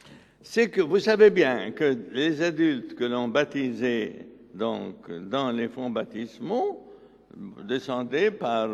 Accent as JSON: {"language": "French", "country": "Lebanon", "said": "parce que je suis libanais."}